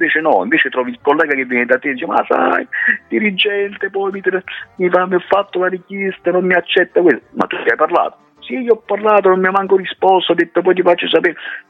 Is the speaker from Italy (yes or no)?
yes; Naples, Campania, Italy; Innanzitutto sono napoletano. No, innanzitutto sono napoletano, poi il dialetto napoletano, la lingua napoletana è musicale